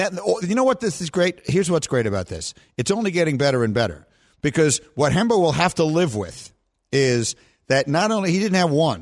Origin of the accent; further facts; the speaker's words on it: New York City, New York, United States; also born or lived in Chicago; I grew up in New York City, and then I lived I grew up in the business in Chicago.